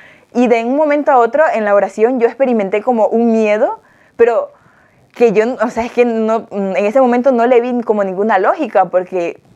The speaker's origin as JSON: {"language": "Spanish", "town": "Guayaquil", "region": "Guayas", "country": "Ecuador", "moved": "as an adult", "lives_now": "Spain", "said": "Tengo 29 años y soy de Ecuador."}